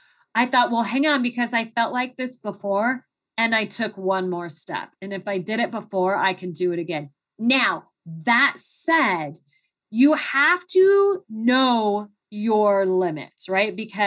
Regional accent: Phoenix, Arizona, United States; growing up in Phoenix, I didn't have any warm clothes or anything.

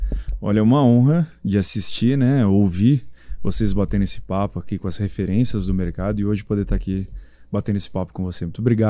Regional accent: São Paulo, Brazil; born there; Eu sou nascido aqui em São Paulo.

